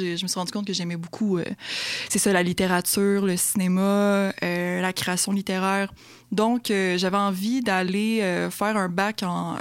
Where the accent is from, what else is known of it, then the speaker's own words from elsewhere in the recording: Thetford Mines, Quebec, Canada; je venais de Thetford Mines, puis qui était une petite ville, puis encore plus petit à côté. Tu sais, moi, j'habitais sur le bord d'un lac